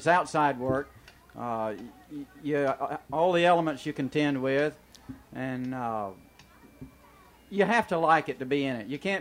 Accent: Florida, United States; also born or lived in Georgia; I was born in Georgia, and we moved to Florida shortly after. And my dad fished, and I got into it at an early age.

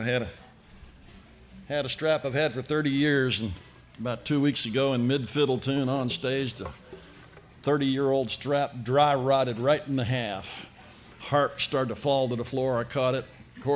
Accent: Virginia, United States; I was raised in Virginia. I live in the Northwest now, but I was raised on the farm. We had all kind of animals.

